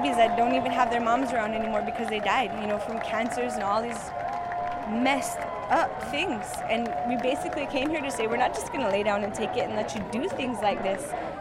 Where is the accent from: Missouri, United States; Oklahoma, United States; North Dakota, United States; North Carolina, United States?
North Dakota, United States; New Town; I'm from North Dakota, a small town called Newtown, and I grew up on a reservation called Fort Berthold, which is where the Mandan, Hidatsa, and the Rickrack peoples now live.